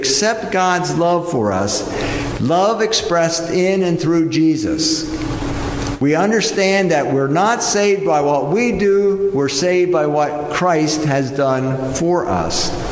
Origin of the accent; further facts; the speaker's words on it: Elizabethtown, Pennsylvania, United States; moved away as an adult; also born or lived in Oak Brook; I grew up in the Mountjoy, Elizabethtown area as a farm boy, went to Elizabethtown area high school, graduated, went to Lock Haven State College back then